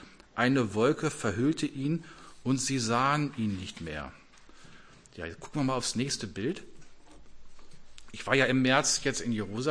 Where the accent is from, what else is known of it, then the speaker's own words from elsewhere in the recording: Abbesbüttel, Lower Saxony, Germany; Ich komme ja aus Abbesbüttel